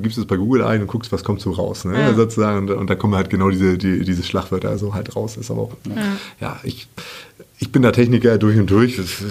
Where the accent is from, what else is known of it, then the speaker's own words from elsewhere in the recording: East Germany, Germany; ich komm ja aus dem Osten Deutschlands sozusagen, da hatten wir zu Ostzeiten ein Stadtgasnetz sozusagen.